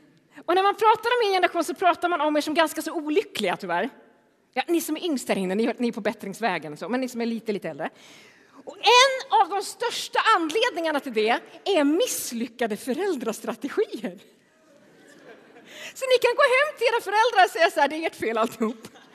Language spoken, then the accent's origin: Swedish; Örebro, Örebro County, Sweden; jag kommer som sagt från Örebro.